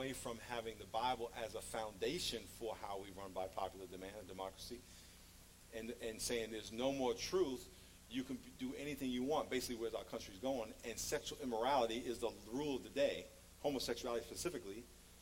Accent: New York, United States; those guys ran those planes into New York, and I'm from New York, and it was a horrible thing what they did.

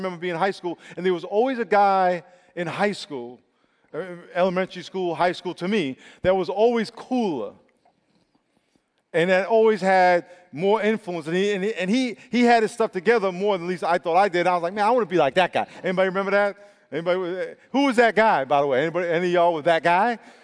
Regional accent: Long Island, New York, United States; Now, I grew up in Long Island, New York. We had a house. And if you lived in the city, you would have considered us rich.

